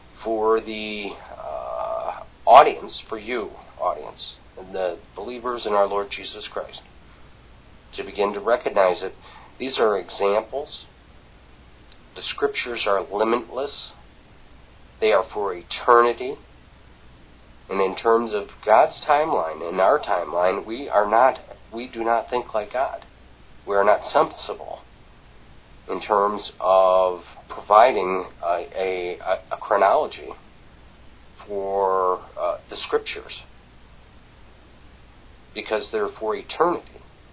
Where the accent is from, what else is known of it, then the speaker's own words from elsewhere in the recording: United States; As a American, I recognize any country